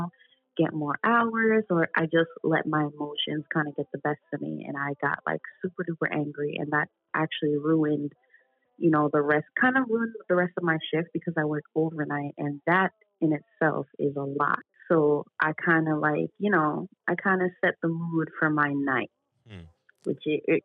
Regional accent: Jamaica; now in New York, United States; I'm Jamaican. and that's pretty much it. I mean, I live in New York. I live in Austin, New York

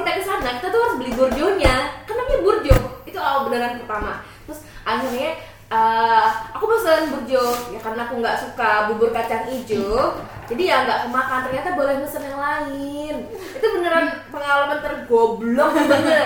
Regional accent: Sumatra, Indonesia; secara aku dari luar Jawa ya, aku dari Pulau Sumatera, itu pas nyampe sini

